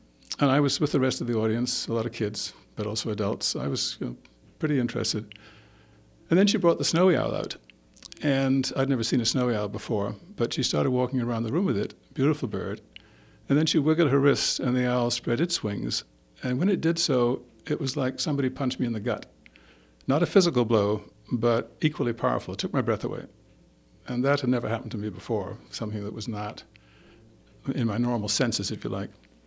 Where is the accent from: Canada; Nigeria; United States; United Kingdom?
United Kingdom; Scotland; born there; moved away as an adult; also born or lived in England; I was actually born in Scotland, educated in England at Cambridge University, studied science and engineering, had a career in engineering, computer software, both technical and management, and came over here about 40 years ago.